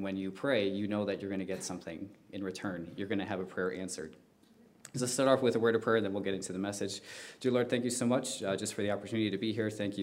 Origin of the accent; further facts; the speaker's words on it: West Allis, Wisconsin, United States; I'm from West Allis, so it was a two-hour drive